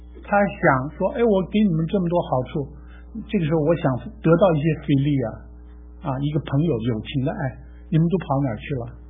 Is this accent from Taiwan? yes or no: yes; Taiwan; moved away as an adult; also born or lived in Beijing, China; now in United States; 我生在北京，我解放前我生在北京，解放后我生长在台湾，19岁那年来到美国，一直到现在。我在台湾生活了将近16年